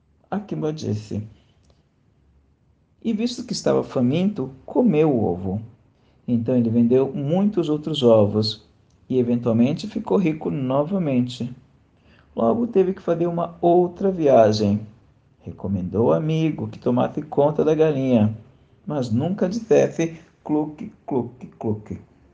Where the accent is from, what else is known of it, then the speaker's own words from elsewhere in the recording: São Paulo, Brazil; sou de São Paulo, capital, aonde estou